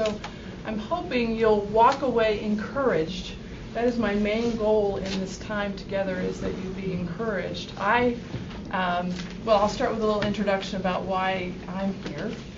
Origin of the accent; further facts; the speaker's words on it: Cincinnati, Ohio, United States; Cincinnati.